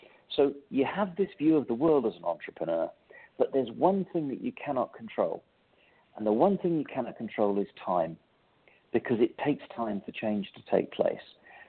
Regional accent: England, United Kingdom; now in United States; you can tell by my accent that I'm originally from England.

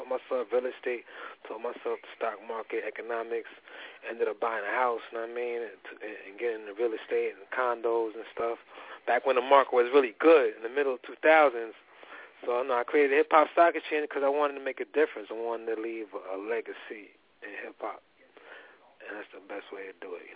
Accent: Queens, New York, United States; Growing up in New York City, Queens, New York, South Side, Jamaica, Queens, you know, a lot of our peoples, you know, is not really financially educated

